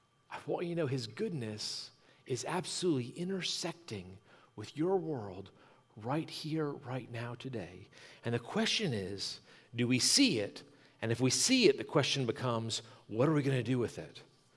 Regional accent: Newport News, Virginia, United States; born there; If I look at from when I was born in Newport News, Virginia, son of a naval officer

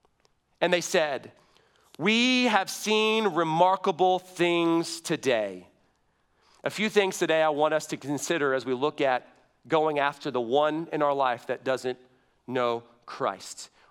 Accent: the South, United States; I'll try to slow down because I know I'm from the South and I talk really fast, okay?

